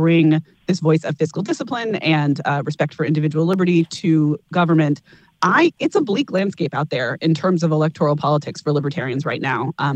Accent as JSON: {"language": "English", "town": "Washington", "region": "District of Columbia", "country": "United States", "tie": "born or raised there", "said": "I grew up in Washington, D.C., and so for me, I saw the state as farce."}